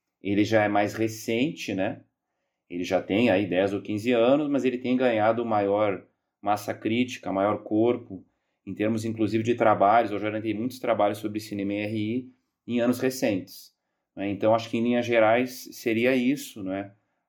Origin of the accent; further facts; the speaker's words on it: Rio Grande do Sul, Brazil; eu sou gaúcho, me formei na Federal de Pelotas, no Rio Grande do Sul, né, na UFPEL.